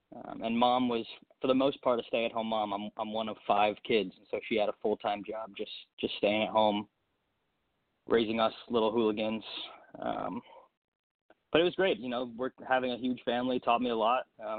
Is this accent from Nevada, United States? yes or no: yes; Las Vegas, Nevada, United States; also born or lived in Summers Point, New Jersey; I was born in New Jersey, in Summers Point, New Jersey. Moved out to Las Vegas at a young age.